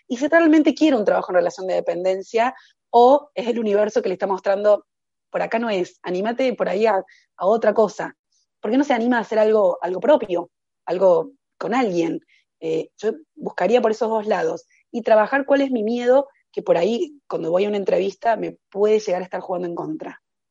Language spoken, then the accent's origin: Spanish; Argentina; yo soy de Argentina, un país que vive siempre con crisis